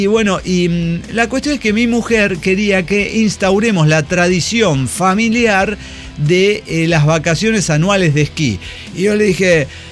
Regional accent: Monterrey, Nuevo León, Mexico; soy regiomontano valiente.

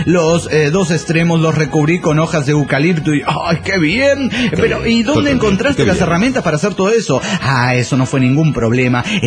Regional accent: Guadalajara, Jalisco, Mexico; de Guadalajara, Jalisco, México.

